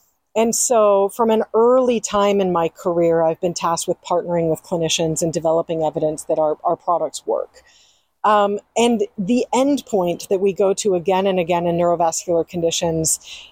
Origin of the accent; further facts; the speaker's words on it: Hong Kong; moved away; also born or lived in California; I grew up in Hong Kong and then moved to California and then went to college on the East Coast.